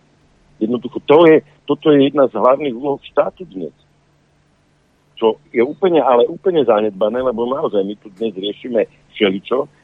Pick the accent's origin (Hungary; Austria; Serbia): Austria; tak akože my sme Rakúšania sa teraz tiež ohradili voči tomu